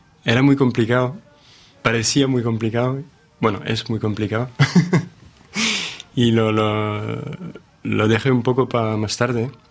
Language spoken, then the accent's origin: Spanish; Île-de-France, France; born there; Spanish is a second language; yo nací cerca de París y, bueno, hablaba francés. Hablaba español con mi abuela, que vivía en casa, en nuestra casa.